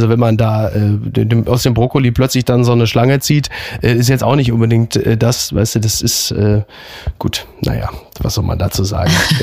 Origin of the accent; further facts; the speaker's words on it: North Rhine-Westphalia, Germany; ich bin ja ein Kind des Ruhrgebietes.